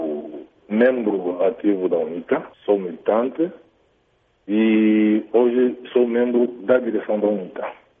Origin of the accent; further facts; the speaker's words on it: Angola; E com certeza vivo como qualquer um outro cidadão angolano. Eu sou angolano e então estou no meu país.